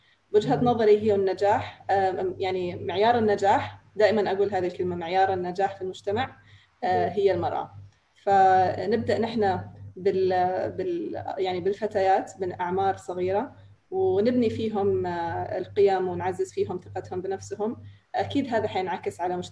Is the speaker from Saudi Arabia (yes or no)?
no; Yemen; also born or lived in Ethiopia / United States; now in United Arab Emirates; I am originally from Yemen. أنا من اليمن، لكن فقط أني أقول أنا من اليمن ما يكفي، لأني عشت في أثيوبيا 9 سنين من حياتي، يعني في الصغر عشت في أمريكا وأحمل الجواز الأمريكي، والآن أعيش في الإمارات وهي بلدي الثاني. فأنا خليط من كل هذه البلدان